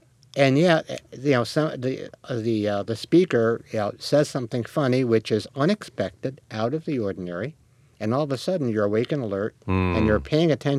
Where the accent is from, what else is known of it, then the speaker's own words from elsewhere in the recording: New York, United States; I think that I, growing up in New York, you know, and being the kid that I was, you use humor as a weapon